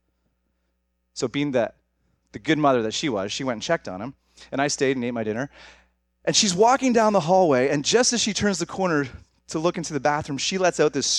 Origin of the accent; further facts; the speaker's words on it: Hamilton, Ontario, Canada; I grew up here in Hamilton. Just down the street, actually, off Aberdeen, if you guys know the area. Went to school here at McMaster